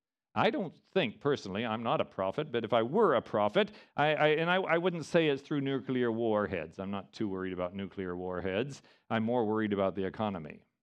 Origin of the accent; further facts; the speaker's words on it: Indian Ocean coast, South Africa; I grew up on the Indian Ocean of South Africa.